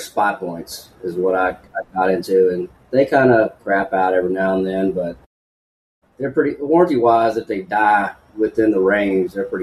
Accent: Longview, Texas, United States; I'm originally from Longview out in East Texas, and that's where it all started for me.

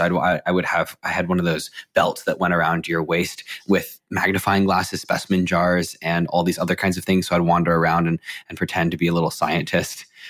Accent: McLean, Virginia, United States; I use he, him, his pronouns. I'm 24 years old. I grew up in McLean, Virginia, right outside of DC.

